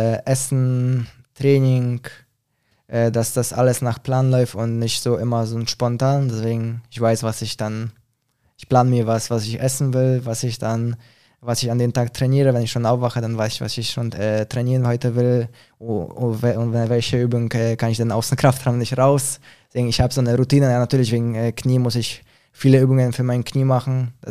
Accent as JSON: {"language": "German", "town": "Świnoujście", "region": "West Pomeranian Voivodeship", "country": "Poland", "second_language": "German", "said": "ich komme auch aus Swinemünde, da ist auch Baltiksee"}